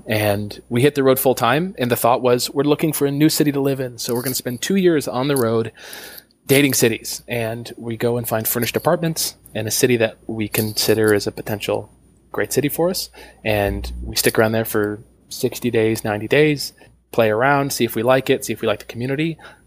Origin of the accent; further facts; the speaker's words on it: Michigan, United States; I'm from Michigan. She's from Alabama.